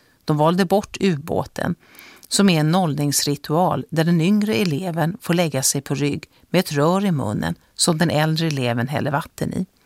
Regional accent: Stockholm, Stockholm County, Sweden; Jag växte upp i Farsta med mamma, pappa, min storebror Kent och min 10 år yngre syster Lotta.

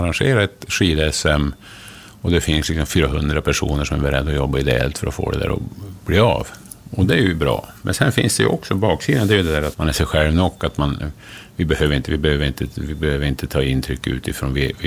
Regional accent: Norrbotten County, Sweden; Som norrbottning så man bara vrider på sig.

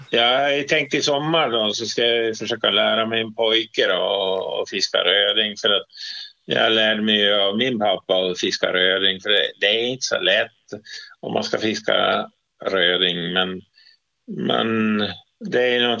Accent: Gotland, Sweden; jag kommer från Gotland och jag har ju gjort min militärtjänst där på Gotland, ja.

